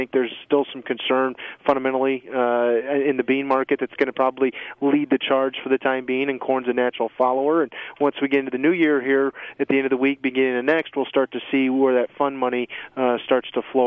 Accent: Illinois, United States; Well, I grew up in Ford and Iroquois County, about 60 miles north of Champaign.

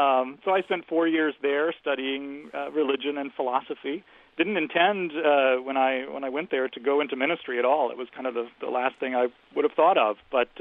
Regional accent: Texas, United States; I was. I grew up in Texas and was

